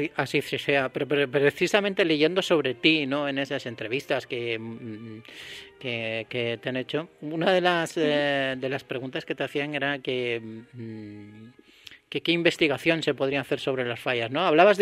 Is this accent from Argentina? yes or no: no; Andalusia, Spain; yo soy andaluz también, lo tengo que decir, pero yo lo que digo siempre es que yo soy un valenciano nacido en Andalucía.